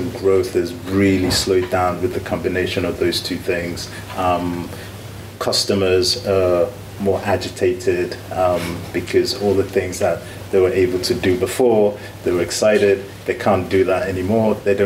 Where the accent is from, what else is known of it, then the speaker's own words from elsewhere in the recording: Nigeria; I'm biased obviously because I'm Nigerian